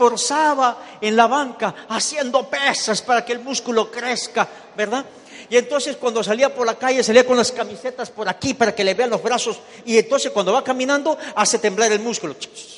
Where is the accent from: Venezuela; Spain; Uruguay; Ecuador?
Ecuador; Y en el año 90 me regresé para Miami, me regresé para Ecuador. Yo soy ecuatoriano.